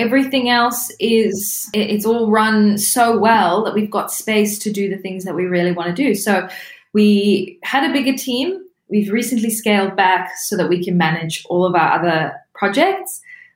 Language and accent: English; South Africa; moved away as an adult; now in Australia; My parents left South Africa because we grew up in South Africa when I was just about to finish school. I stayed and decided to do a year at uni.